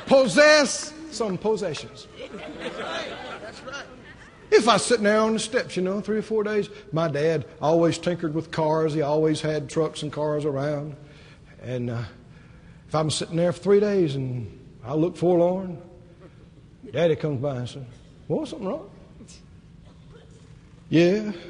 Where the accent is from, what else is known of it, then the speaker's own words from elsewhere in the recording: the South, United States; I grew up in the South. Maybe you couldn't tell that.